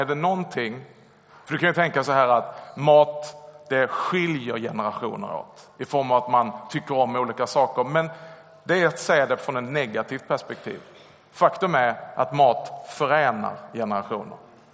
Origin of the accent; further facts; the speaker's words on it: Skåne, Sweden; accent: Skåne dialect; Jag kommer från Skåne, som du hörs. Det är ingen sjukdom i halsen, det är en dialekt.